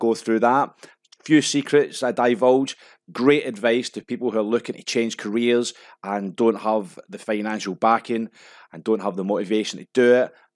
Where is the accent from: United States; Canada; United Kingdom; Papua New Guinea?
United Kingdom; Scotland; I do apologise. I'm Scottish.